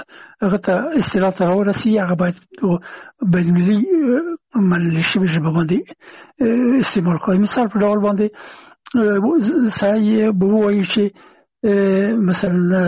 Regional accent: Afghanistan; هغه زه نه پېژندلم چې زه هم افغان یم ما ته یې نه پېژندو چې افغان یم.

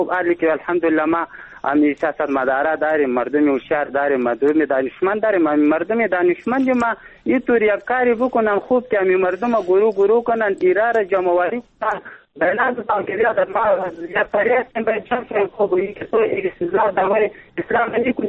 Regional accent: Afghanistan; ما هم افغان هستیم

